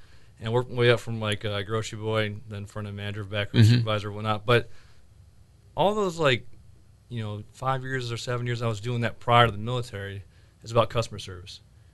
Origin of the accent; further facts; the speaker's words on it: Sioux Falls, South Dakota, United States; Yeah, born and raised in Sioux Falls my whole life.